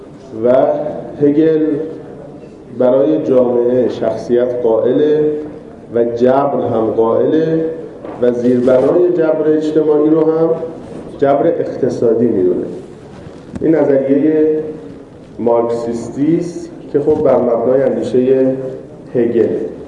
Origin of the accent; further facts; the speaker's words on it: Tehran, Tehran Province, Iran; now in Qom, Iran; من خودم چون حالا بچه تهران هستم و خب سالیان سالم که قم زندگی کردیم و تحصیل کردیم